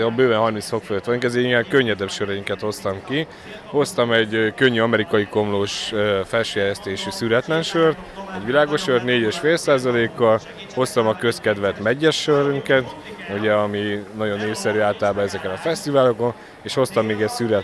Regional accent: Hungary; És mi magyarok vagyunk, tehát itt főzzük

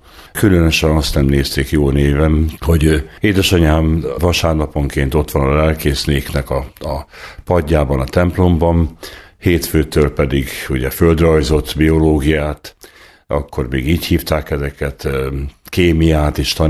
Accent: Pákozd, Fejér, Hungary; also born or lived in Szabadegyháza; A Fejér megyei Pákozd községben töltöttem a gyermekkoromat. Édesapám református lelkész volt, édesanyám pedig pedagógus

